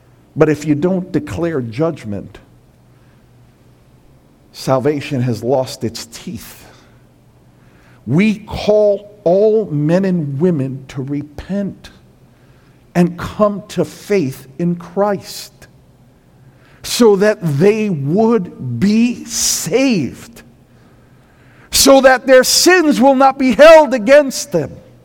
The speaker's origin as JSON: {"language": "English", "town": "Brooklyn", "region": "New York", "country": "United States", "said": "I'm from Brooklyn, so I would be the first one to say, yeah, that's probably not the case."}